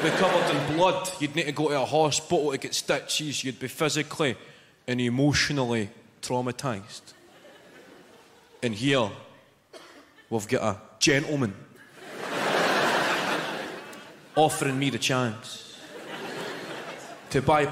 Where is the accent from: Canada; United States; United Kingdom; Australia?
United Kingdom; Glasgow, Scotland; So it's good to be in Edinburgh. I'm actually from Glasgow myself.